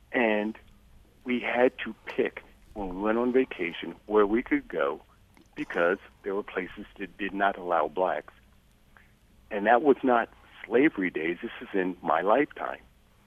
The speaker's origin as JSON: {"language": "English", "region": "New Jersey", "country": "United States", "tie": "born or raised there", "lives_now": "Rochester, United States", "said": "I'm almost 60 years old. I'm in Rochester now. I grew up in New Jersey."}